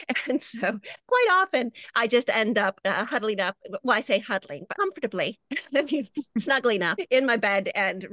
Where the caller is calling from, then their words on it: Wales, United Kingdom; I am sitting here in my home in Wales.